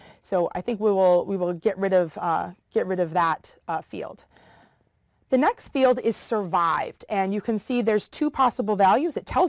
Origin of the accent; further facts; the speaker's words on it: Detroit, Michigan, United States; Think about the difference of prices in houses of my hometown of Detroit versus something like Silicon Valley